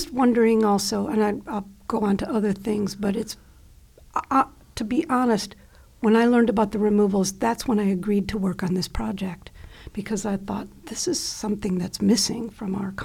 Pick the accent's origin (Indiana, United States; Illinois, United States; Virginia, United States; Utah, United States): Indiana, United States; I'm going to tell you, I grew up in Indiana, Northwest Indiana.